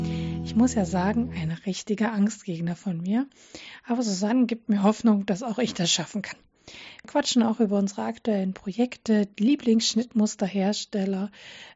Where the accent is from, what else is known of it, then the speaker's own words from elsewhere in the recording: Dresden, Saxony, Germany; wir kommen beide ursprünglich aus Sachsen.